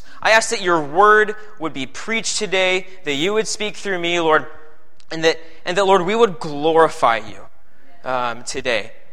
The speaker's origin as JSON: {"language": "English", "town": "Findlay", "region": "Ohio", "country": "United States", "said": "I'm actually from Findlay, Ohio. If any of you guys know where that is, Flag City, USA. It's a pretty all right town."}